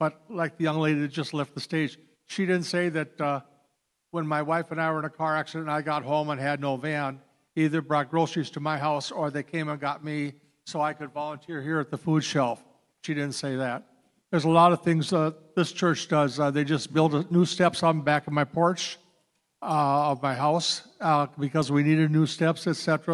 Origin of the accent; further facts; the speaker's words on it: Buffalo, New York, United States; But I'm from the Presbyterian Church in Buffalo, born and raised there.